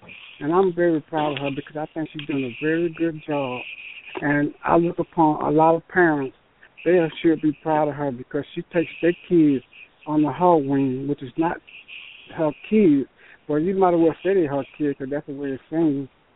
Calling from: Atlanta, Georgia, United States; I am calling from Atlanta, Georgia.

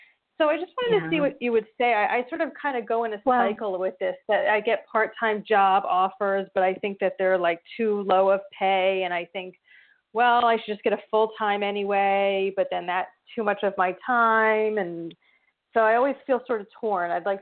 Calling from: New Jersey, United States; I'm calling from New Jersey.

